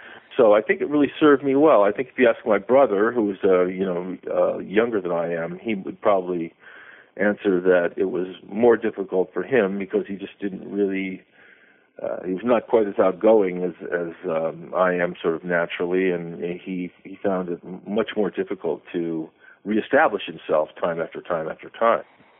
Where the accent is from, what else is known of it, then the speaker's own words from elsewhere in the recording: California, United States; also born or lived in Hawaii / Washington, D.C.; I lived in various parts of the country growing up, mostly on the West Coast in the Southern California area when I was younger, and also in Hawaii, and then later mostly on the East Coast around the Washington, D.C.